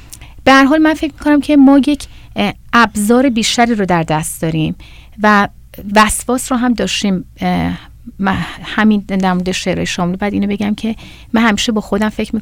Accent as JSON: {"language": "Persian", "country": "Iran", "tie": "born or raised there", "said": "برای من که در ایران دنیا آمدم و بزرگ شدم و اونجا رو تجربه کردم"}